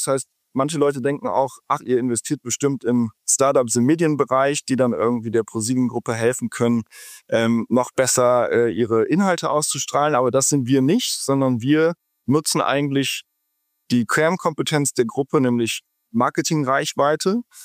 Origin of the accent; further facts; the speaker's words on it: Rhineland, Germany; bin eigentlich Rheinländer. Bin zum Studium in Maastricht gelandet und mit einem kleinen Ausflug nach Vancouver.